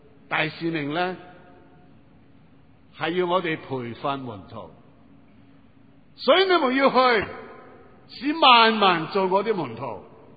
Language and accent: Chinese; China; 那么我们中国人有一句说话就好好有意思了